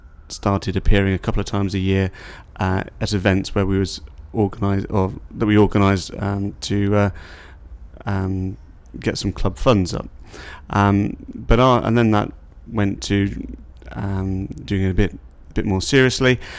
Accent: Norwich, East of England, United Kingdom; my date of birth is 23rd of May 1970 and I'm from Norwich.

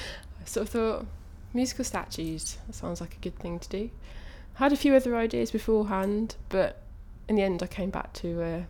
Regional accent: Warwick, West Midlands, United Kingdom; I'm from Warwick, and I've always lived in Warwick. But I'm moving to Oxford in September.

